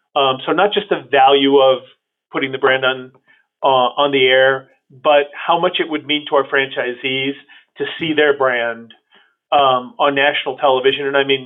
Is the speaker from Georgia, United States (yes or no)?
no; Chicago, Illinois, United States; Grew up in Chicago.